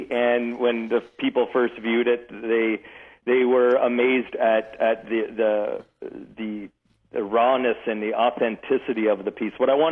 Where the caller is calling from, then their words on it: Waterloo, Ontario, Canada; a smaller studio in Canada near Waterloo, Kitchener-Waterloo area.